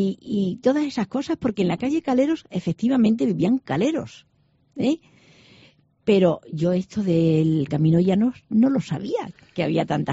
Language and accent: Spanish; Cáceres, Extremadura, Spain; mi vida la he vivido siempre en Cáceres.